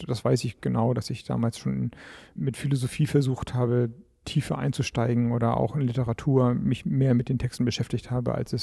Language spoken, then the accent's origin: German; Schleswig-Holstein, Germany; ich komme ja aus Schleswig-Holstein, da gibt es nicht so viele Wälder, aber Strand haben wir.